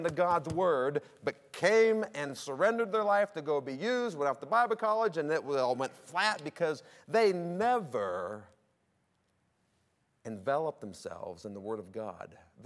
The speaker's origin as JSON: {"language": "English", "region": "Missouri", "country": "United States", "tie": "born or raised there", "said": "And in my home state of Missouri, I looked and there is a place, bingo, 100 square mile radius, no church."}